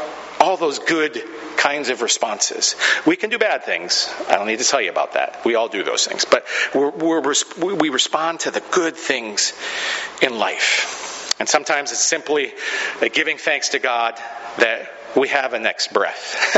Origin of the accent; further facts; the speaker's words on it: Camano Island, Washington, United States; I think of an incident when I was growing up on Camano Island, and I was about 11 or 12